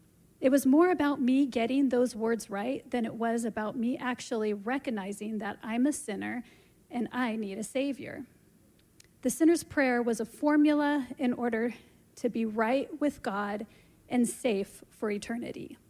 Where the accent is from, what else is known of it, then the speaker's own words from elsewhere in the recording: Oregon, United States; also born or lived in California; I was born in Southern California. I am number 2 to 4 siblings, and we lived in California for 2 years before my family decided to move up to Southern Oregon.